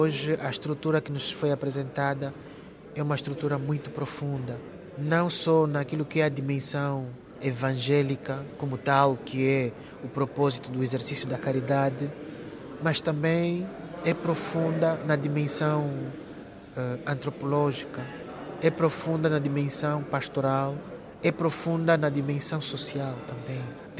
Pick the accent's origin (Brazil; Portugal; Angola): Angola; lá no nosso país, Angola, de onde venho.